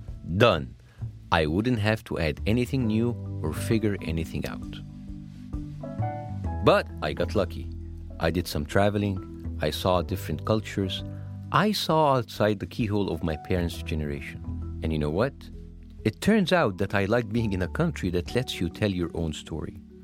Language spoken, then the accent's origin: English; Egypt; now in United States; When I was growing up in Egypt, there was a certain expectation of how life would go.